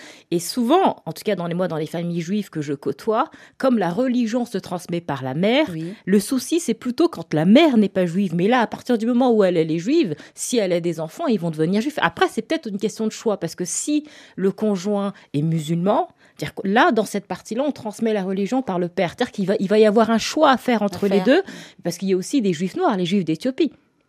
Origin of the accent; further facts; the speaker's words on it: France; comme nous sommes nés et grandis en France et nous avons des parents issus d'un ailleurs